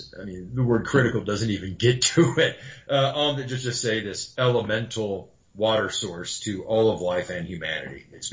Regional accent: New Mexico, United States; Well, being originally from New Mexico, I'm from the West

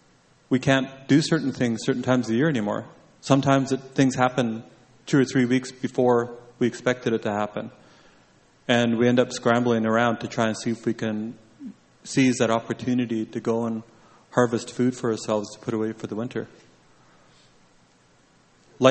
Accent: British Columbia, Canada; I grew up in Wet'suwet'en territory with my grandparents

